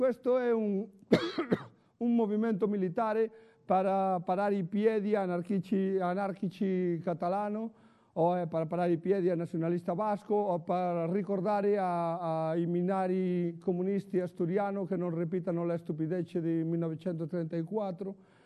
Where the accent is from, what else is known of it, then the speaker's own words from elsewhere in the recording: Ribeira, Galicia, Spain; Italian is a second language; E oggi, per andare da Ribeira, del mio paese, a Ferrol, è 40 km